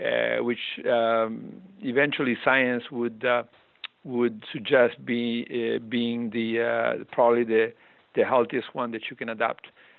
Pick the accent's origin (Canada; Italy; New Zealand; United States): Italy; Genoa, Liguria; And then my region where I grew up in Liguria, in the northwest of Italy, turns out to be Genova, my city